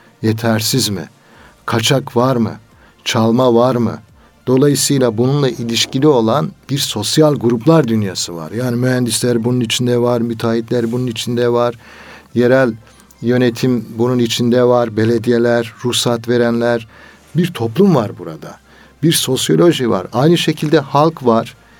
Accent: Elazığ, Turkey; Bakın Elazığlıyım ben.

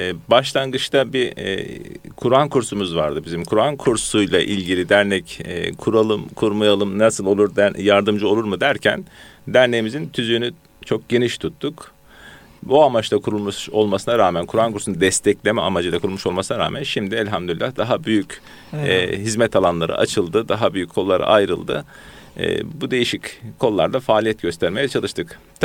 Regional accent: Korkuteli, Antalya, Turkey; born there; 1970 Antalya Korkuteli doğumluyum.

